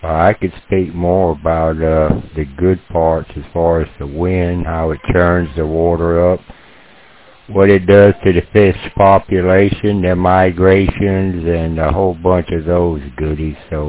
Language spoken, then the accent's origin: English; Florida, United States; I was raised up in the Keys, going back five generations in the Keys. Donna took my father's house off the foundation there in Grassy Key, and been most of my younger life out on the water fishing